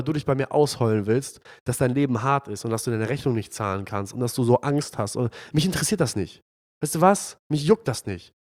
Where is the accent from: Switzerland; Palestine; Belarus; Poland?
Palestine; now in Hamburg, Germany; Fahr mal in mein Heimatland, Palästina, und kämpf mal für die Freiheit.